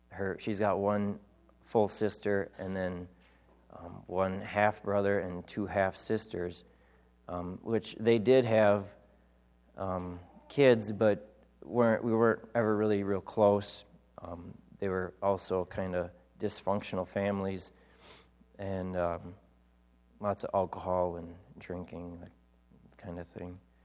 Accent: Rhinelander, Wisconsin, United States; For the most part, I'm your average American person. I was raised here in Rhinelander. We lived in Pine Lake.

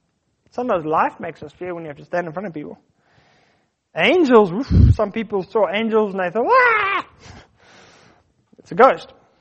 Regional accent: South Africa; born there; When I was born in South Africa, he could have let me be born somewhere else.

